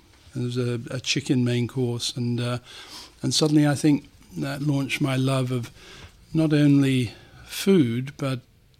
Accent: South West England, United Kingdom; also born or lived in Hertfordshire; You say I grew up in Somerset. In fact, I was born in Somerset and we ended up back in Somerset, but we were quite peripatetic in the interim.

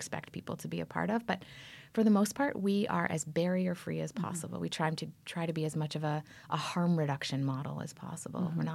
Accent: Toronto, Ontario, Canada; But I'm from Canada. My very first incarnation was in the arts.

